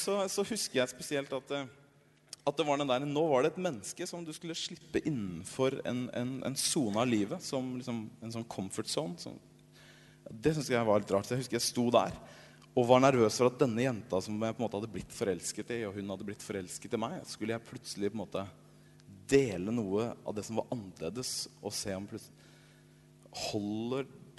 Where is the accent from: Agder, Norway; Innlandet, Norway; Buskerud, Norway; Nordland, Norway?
Agder, Norway; Kristiansand; now in Oslo, Norway; vi vokste opp i Kristiansand